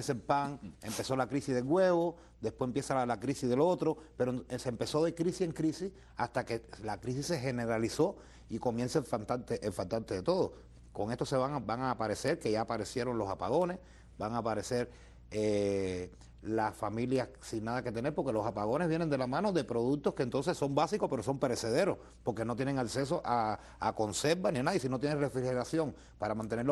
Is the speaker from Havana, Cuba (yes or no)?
no; Matanzas, Cuba; Yo soy de Matanzas del Campo.